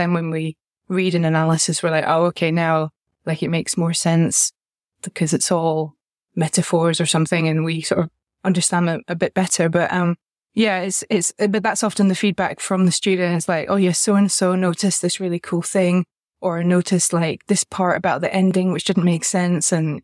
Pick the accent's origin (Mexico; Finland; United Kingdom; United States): United Kingdom; Scotland; it was maybe a bit less the case when I was growing up in Scotland and I was in a village